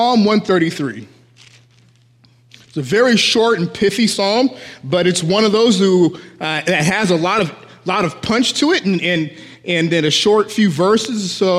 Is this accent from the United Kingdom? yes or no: no; Denver, Colorado, United States; I come from Colorado in the Denver area